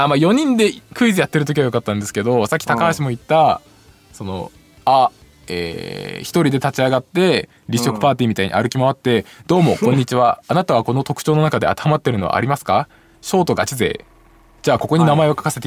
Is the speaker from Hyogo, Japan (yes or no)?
no; Aomori, Japan; 青森県出身で今青森から来てること言いたくねえなっていう気持ちがね湧いてきてね